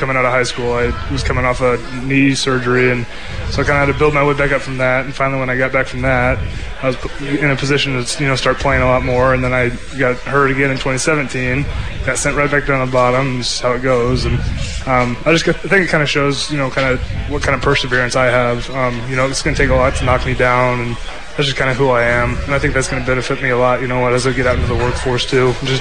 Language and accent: English; Kansas City, United States; I'm from Kansas City area, so I got a lot of people that are going to come watch, and I'm really excited.